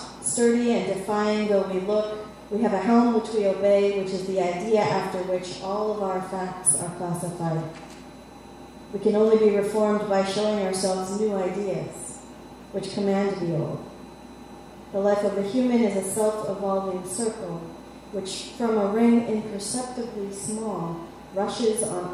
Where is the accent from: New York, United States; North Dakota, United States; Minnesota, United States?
Minnesota, United States; St. Paul; I am visiting from St. Paul, Minnesota, which is just as cold and snowy as you are here.